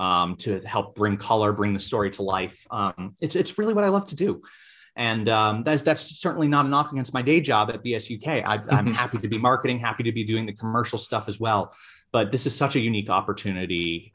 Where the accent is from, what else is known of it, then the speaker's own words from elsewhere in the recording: United States; accent: American; And I do find it a little ironic that my very American accent is suddenly the voice of British baseball